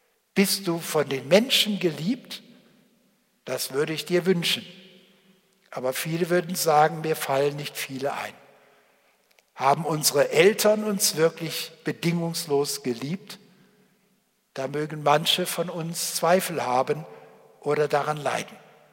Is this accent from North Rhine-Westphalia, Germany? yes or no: yes; Cologne, North Rhine-Westphalia, Germany; ich komme ja aus Köln, also in Köln in Deutschland am Rhein